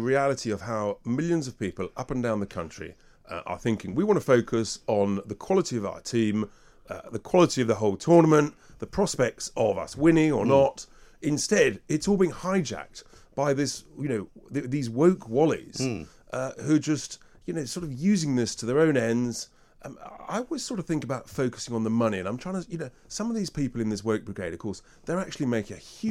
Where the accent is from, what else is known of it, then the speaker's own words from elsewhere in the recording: England, United Kingdom; Obviously, I'm English. I want the English team to do fantastically